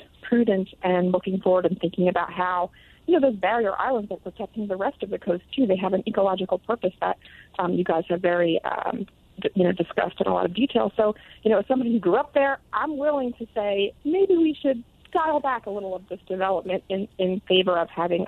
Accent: Ocean City, New Jersey, United States; So I grew up in Ocean City. That's my hometown. I lived there all year long. And it was a great place to grow up

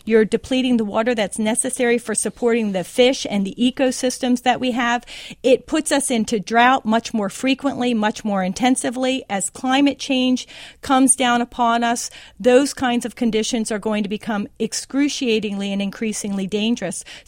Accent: Radnor Township, Pennsylvania, United States; I grew up in the Delaware River watershed. I grew up in very literally playing in Ithan Creek in Radnor Township, Pennsylvania

